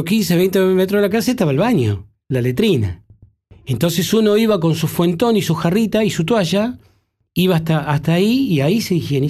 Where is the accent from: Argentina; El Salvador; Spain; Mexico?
Argentina; Buenos Aires; born there; Yo nací en Buenos Aires, sí.